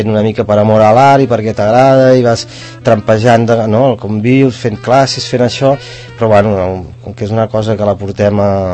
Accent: Ripoll, Catalonia, Spain; Home, al principi va ser bastant dur, sí, sí, a més jo soc de Ripoll i on vaig tornar, doncs vaig anar a vivir a Ripoll

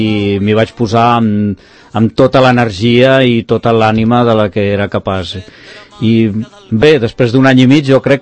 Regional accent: Sant Cugat del Vallès, Catalonia, Spain; also born or lived in Barcelona; tot i que soc nascut a Barcelona... el meu poble per sempre serà Sant Cugat.

